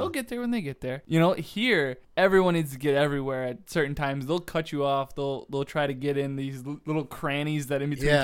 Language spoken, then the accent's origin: English; Leopolis, Wisconsin, United States; I'm from Leopolis, and the town is literally of, like, 24 people.